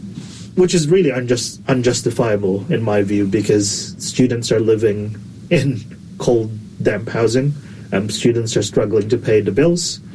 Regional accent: Philippines; now in Dunedin, New Zealand; Yeah, so, like, Filipinos are, you know, diverse.

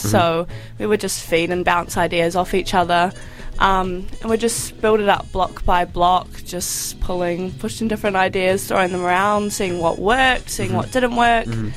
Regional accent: Canterbury, New Zealand; I come from Kaikoura Valley, so a bit, but not too far.

